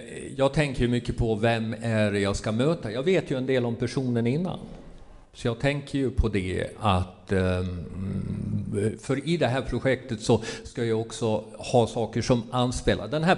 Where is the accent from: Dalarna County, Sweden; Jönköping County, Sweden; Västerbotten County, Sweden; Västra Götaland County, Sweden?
Dalarna County, Sweden; Orsa; någon gång fuskade lite i något fotolab där uppe i Orsa där jag kommer ifrån.